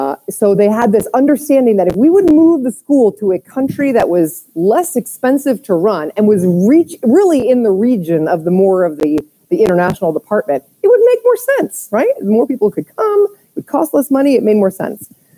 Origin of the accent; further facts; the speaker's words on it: Sweden; first language Swedish; English is a second language; now in United States; So I was born and raised in Sweden.